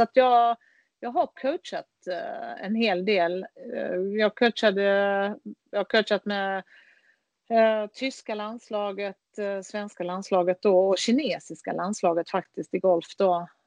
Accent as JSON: {"language": "Swedish", "town": "Karlshamn", "region": "Blekinge", "country": "Sweden", "tie": "born or raised there", "said": "Ja, nej men jag växte upp i södra Sverige, Karlshamn, och mina föräldrar spelade golf."}